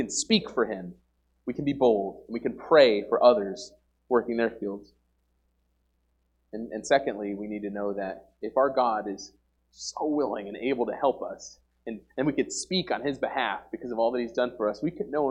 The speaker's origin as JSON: {"language": "English", "region": "New York", "country": "United States", "tie": "born or raised there", "also_born_or_lived": "Oregon", "lives_now": "Nebraska, United States", "said": "Growing up in New York and then Oregon, I was like, before we go over to Nebraska, wherever that is on the map"}